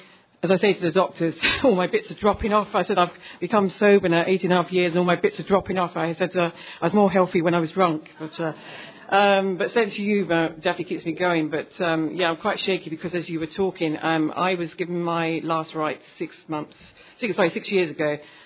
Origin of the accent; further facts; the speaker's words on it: England, United Kingdom; I'm from England.